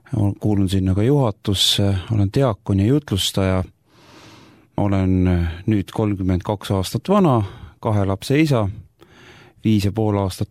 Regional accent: Elva, Tartu County, Estonia; Ma olen pärit Elvast ja Elva on selline spordilembene linn

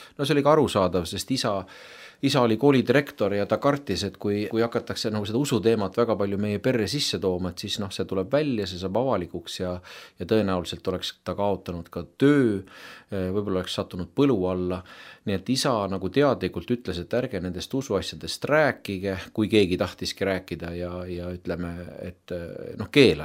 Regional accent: Vatla, Lääne County, Estonia; kus ma olen pärit, olen ju Läänema mees ja täiesti maapoiss. Kasvasin üles Vatla mõisas, mul oli väga ilus lapsepõlve mängumaa.

